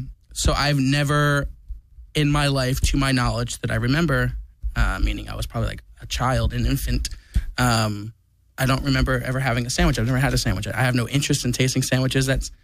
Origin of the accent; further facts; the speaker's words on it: Philadelphia, Pennsylvania, United States; now in Los Angeles, United States; Oh, yeah. I'm from Philly. I've never had a cheesesteak. I've never had a Philly cheesesteak.